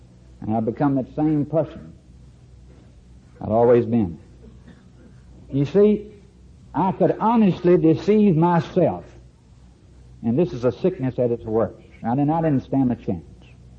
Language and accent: English; North Carolina, United States; And I left Roanoke, Virginia that Thursday afternoon, go back to my hometown down in northeastern North Carolina.